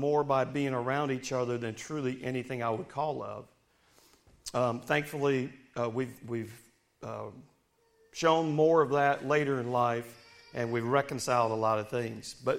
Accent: New York, United States; Growing up in Western New York, yes, the Yankee in the room is up here near Niagara Falls.

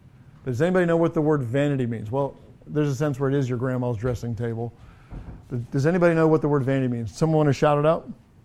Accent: England, United Kingdom; I grew up in England, so we watched a lot of tennis.

